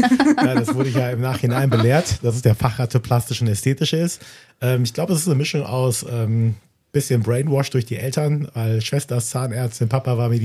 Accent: Düsseldorf, North Rhine-Westphalia, Germany; also born or lived in Recklinghausen; now in Hamburg, Germany; ich bin aus NRW, gebürtig aus Recklinghausen, Herten, aber groß geworden in Düsseldorf, aber jetzt schon glücklich seit 2021 in Hamburg.

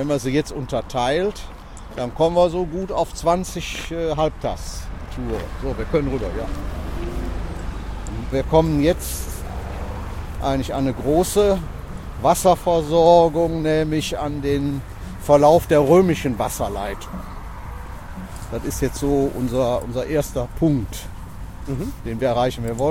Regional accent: Cologne, North Rhine-Westphalia, Germany

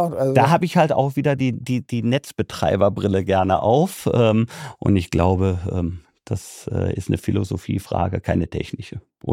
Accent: Rhineland, Germany; auch als Rheinländer im schwäbischen Unternehmen.

